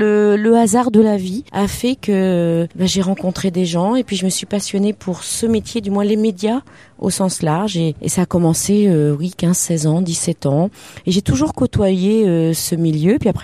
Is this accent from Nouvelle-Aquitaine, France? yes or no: yes; Poitiers, Nouvelle-Aquitaine, France; je suis née à Poitiers, je suis une vraie pictavienne, parce que les habitants de Poitiers s'appellent les pictaviens et les pictaviennes.